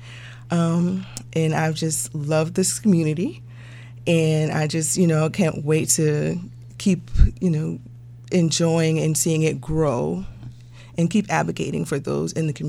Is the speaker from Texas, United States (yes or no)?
no; Johns Island, South Carolina, United States; Well, I'm from Johns Island, 20 minutes from Charleston, South Carolina.